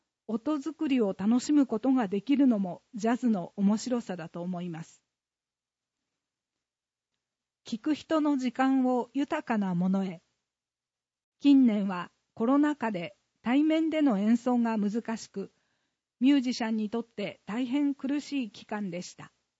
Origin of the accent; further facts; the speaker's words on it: Azumino, Nagano, Japan; 生まれ育ったここ安曇野は、北アルプスを背景に、雄大な景色が広がり